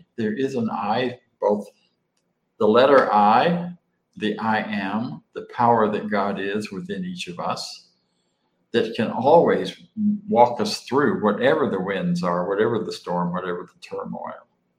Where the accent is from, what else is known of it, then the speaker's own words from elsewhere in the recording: Florida, United States; I grew up in Florida.